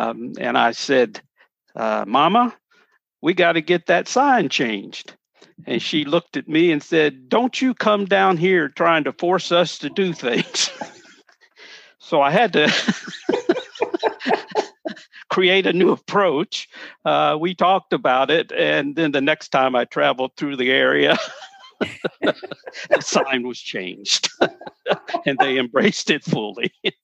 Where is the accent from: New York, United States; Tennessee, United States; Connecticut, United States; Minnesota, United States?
Tennessee, United States; Paris; my home congregation that I grew up in Parrish, Tennessee, was part of that field.